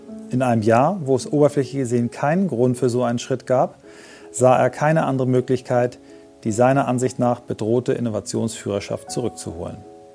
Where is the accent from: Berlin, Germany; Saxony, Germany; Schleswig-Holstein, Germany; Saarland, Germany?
Schleswig-Holstein, Germany; Kiel; wir sind ja beide Kieler, Christoph und ich